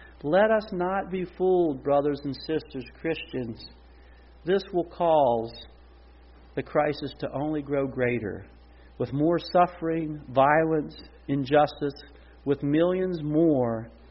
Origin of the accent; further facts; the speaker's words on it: Harrisonburg, Virginia, United States; arrived in Harrisonburg, the very next day after arriving in my hometown and arriving at Eastern Mennonite